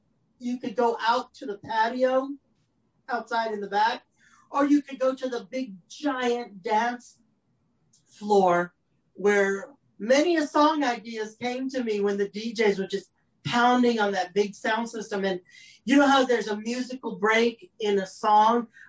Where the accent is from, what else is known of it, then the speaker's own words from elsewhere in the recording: San Antonio, Texas, United States; And I'm from Southwest, the Southwest, which is San Antonio, but the Southern charm of Atlanta was amazing.